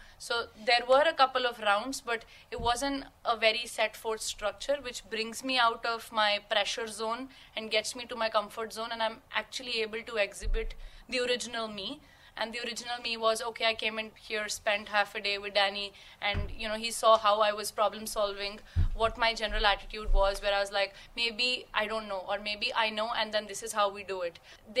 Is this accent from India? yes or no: yes; India; This place feels home in the middle of no home around here. I'm from India, and this place is more than home to me now